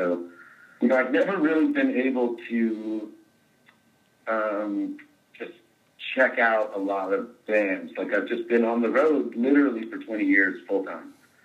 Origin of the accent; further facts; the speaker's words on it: Tulsa, Oklahoma, United States; I grew up in Tulsa, and they didn't come. They didn't play Oklahoma, you know.